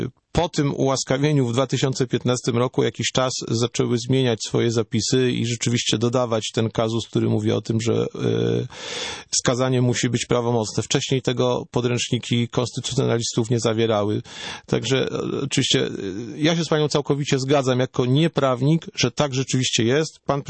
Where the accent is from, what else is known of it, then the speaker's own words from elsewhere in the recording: Lesser Poland, Poland; Też pozdrawiam, zwłaszcza, że jestem spod Krakowa